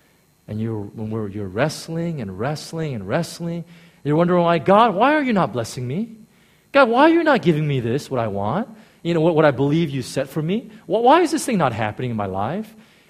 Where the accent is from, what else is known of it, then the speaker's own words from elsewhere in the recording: California, United States; I come from Southern California. We're all laid back.